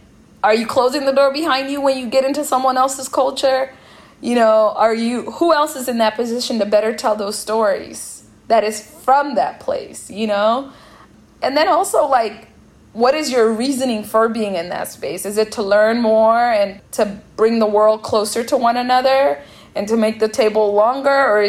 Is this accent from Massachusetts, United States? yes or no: no; Seattle, Washington, United States; And by home, I mean like growing up in Seattle and eating a lot with Ethiopians and Eritreans.